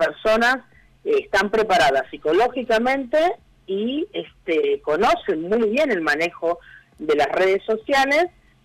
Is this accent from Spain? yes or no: no; Buenos Aires, Argentina; Rosa es de Río Negro, yo soy acá de Buenos Aires